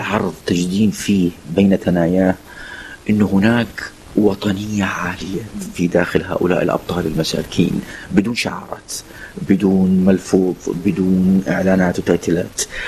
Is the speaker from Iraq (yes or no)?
yes; Iraq; بالعباءة العراقية اللي هي رمز كبير عندنا في العراق